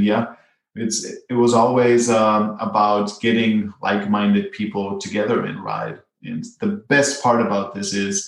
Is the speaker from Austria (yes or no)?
yes; Austria; now in United States; we're originally from Austria